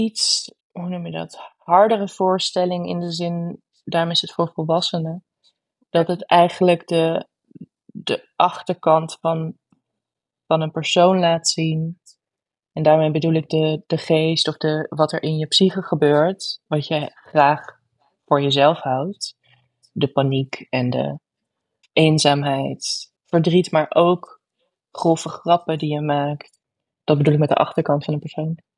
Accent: Netherlands; al mijn ervaringen om in het opgroeien als kind in Nederland. Ertussen culturen in.

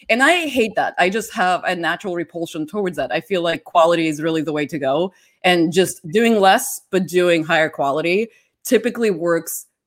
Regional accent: Russia; So I grew up in Russia, in the Soviet Union.

